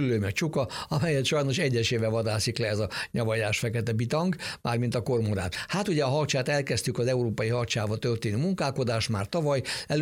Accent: Hungary; hiszen ebben németek, szlovének, osztrákok is, mi magyarok vagyunk, és mi csináljuk a genetikáját.

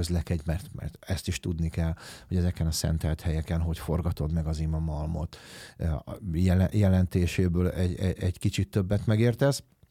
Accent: Hungary; mert ugye én ide születtem, itt nőttem föl Magyarországon, mindenem ide köt

